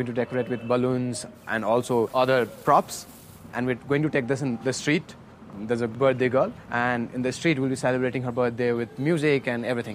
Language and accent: English; Bhaktapur, Bagmati, Nepal; I'm from Bhaktapur. It's almost 25 kilometers from Kathmandu.